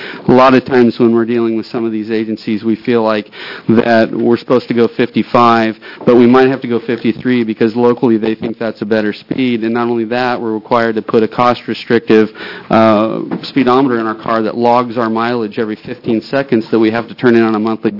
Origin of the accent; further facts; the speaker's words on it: Oregon, United States; obviously growing up in Eastern Oregon, I grew up with a little bit of red on my neck, if you will